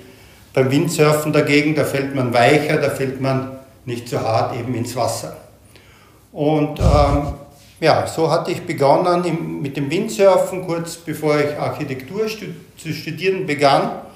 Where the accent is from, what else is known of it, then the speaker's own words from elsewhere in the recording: Graz, Styria, Austria; Ich fange mal ganz von vorne an. Ich bin vor 59 Jahren in Graz im beschaulichen Österreich geboren.